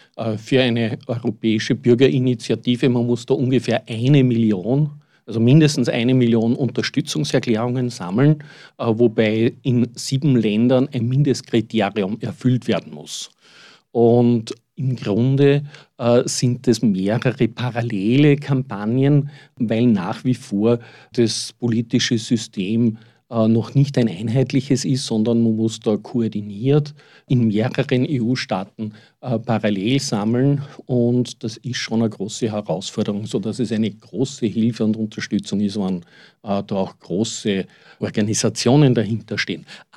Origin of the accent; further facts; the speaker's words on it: Austria; so etwas Ähnliches wie bei uns in Österreich das Volksbegehren.